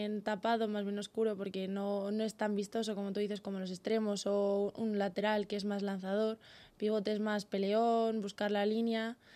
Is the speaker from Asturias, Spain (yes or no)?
no; San Sebastián de los Reyes, Community of Madrid, Spain; yo jugué toda la vida en los colegios de San Sebastián de los Reyes, ahí en mi pueblo